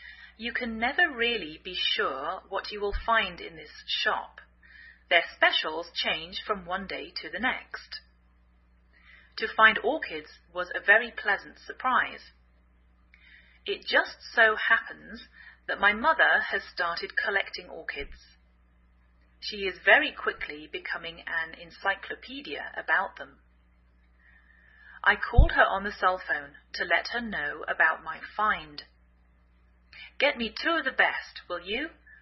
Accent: England, United Kingdom; now in United States

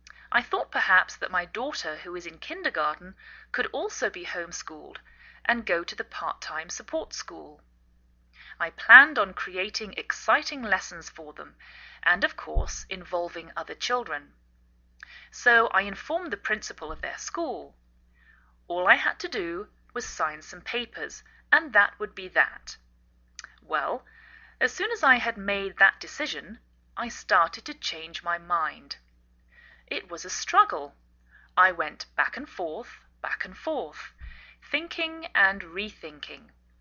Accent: England, United Kingdom; now in United States

